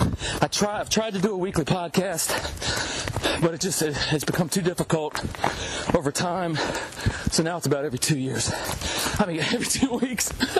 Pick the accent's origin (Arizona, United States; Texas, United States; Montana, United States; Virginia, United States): Virginia, United States; Ashland; Live in Ashlyn, Virginia, which is affectionately known by locals as the center of the universe.